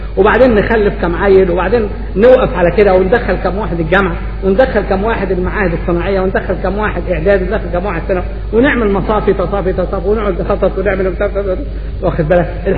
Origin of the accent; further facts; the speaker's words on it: Upper Egypt, Egypt; ناس صعيدة، ناس فلاحين، ناس من الريف كلنا. انا راجل صعيدي، جدي يمكن جاد اسكندرية على بالله، وناس اصلنا صعيدة ما نتبراش من اصلنا